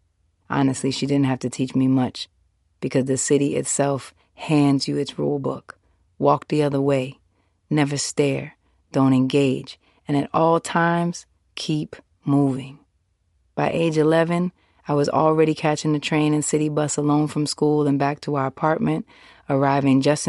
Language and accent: English; New York City, New York, United States; I grew up near Times Square before it became Disneyland, during a time when Hell's Kitchen lived up to its name.